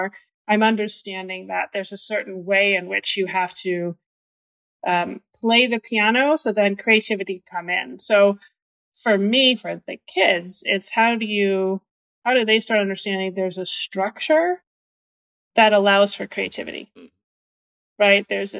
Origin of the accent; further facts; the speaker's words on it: Northeast, United States; I'm from the Northeast. I have to say, I like a good cup of coffee.